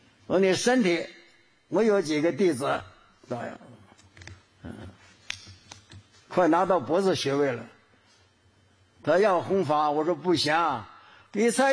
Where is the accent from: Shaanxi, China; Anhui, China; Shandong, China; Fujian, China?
Fujian, China; Quanzhou; 是我们泉州人啊